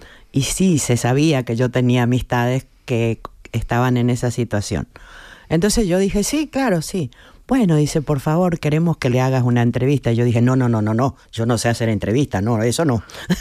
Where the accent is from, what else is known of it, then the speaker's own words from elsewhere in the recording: Argentina; soy argentina, soy activista, militante, feminista.